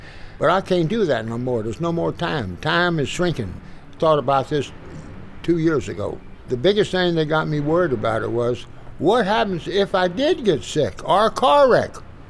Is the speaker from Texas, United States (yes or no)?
yes; Houston, Texas, United States; But my wife liked it in town, and I was from Houston, and I was making a living at it, you know.